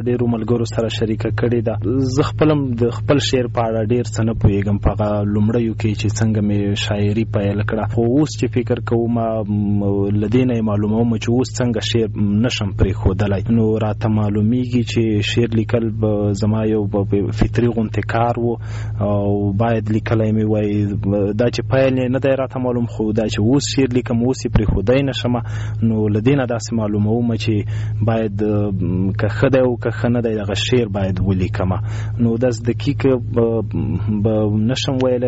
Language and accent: Pashto; Khost, Afghanistan; نو زه د خوست یم